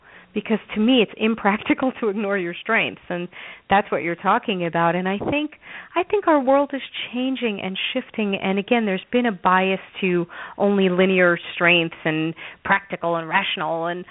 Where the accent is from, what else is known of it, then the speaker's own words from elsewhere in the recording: New York City, New York, United States; now in Denver, United States; I'm from New York City originally, and I live in Denver now and love it out here.